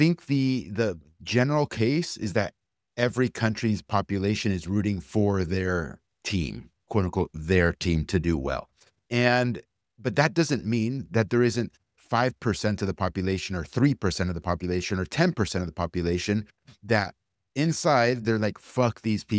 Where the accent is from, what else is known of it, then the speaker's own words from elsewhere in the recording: United States; I was born and raised here. I'm American through and through. Yeah, my heritage is from Argentina, but I'm American and I'm proud to be American.